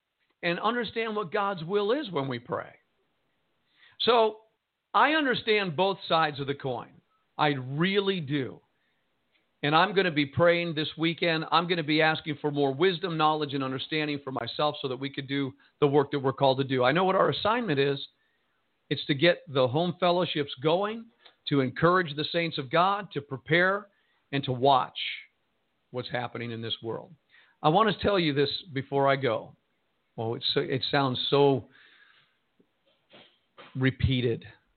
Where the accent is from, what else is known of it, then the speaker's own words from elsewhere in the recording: United States; I'm an American. It is because I am a Christian. It is because I'm born again.